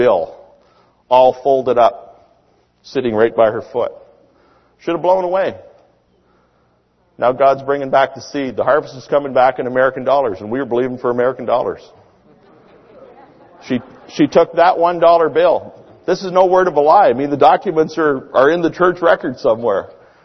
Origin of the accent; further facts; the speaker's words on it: Canada; moved away as an adult; And as a Canadian, going to Oklahoma, you're not allowed to work.